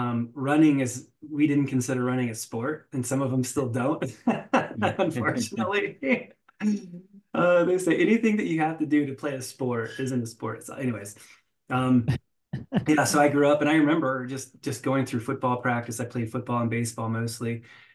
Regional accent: Los Angeles, California, United States; So, I grew up in Los Angeles, ironically enough, born and raised.

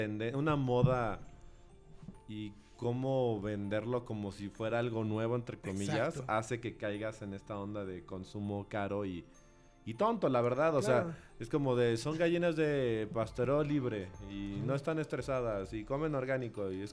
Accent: Mexico; todos somos, no eres mexicano si no tienes una colección de toppers en tu casa

